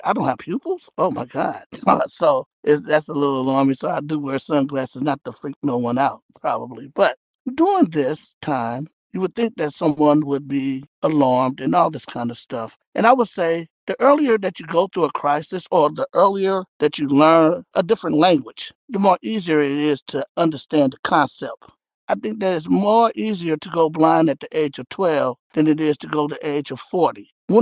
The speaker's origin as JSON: {"language": "English", "town": "Kansas City", "region": "Missouri", "country": "United States", "said": "I'm originally from Kansas City, a family of four, and my story was like this."}